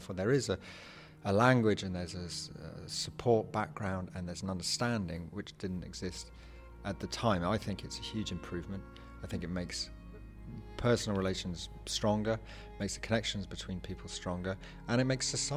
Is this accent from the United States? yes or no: no; England, United Kingdom; I'm an English writer. I've come over to the West Cork Literary Festival at Bantry.